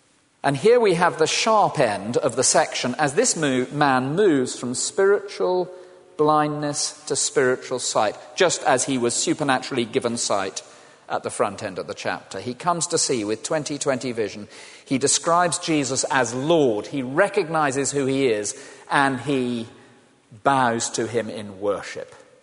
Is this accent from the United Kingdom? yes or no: yes; South West England, United Kingdom; I grew up in the West Country in a small village.